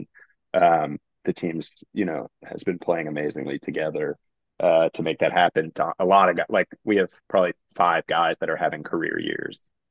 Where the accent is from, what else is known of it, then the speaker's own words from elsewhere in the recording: New York, United States; So yeah, I grew up in New York. I was born in the early 90s.